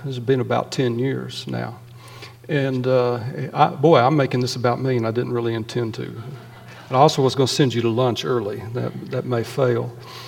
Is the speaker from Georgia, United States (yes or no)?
no; South Carolina, United States; And when I grew up in South Carolina, and my parents, I won't say they sent me, they allowed me to go to Abilene Christian University all the way from South Carolina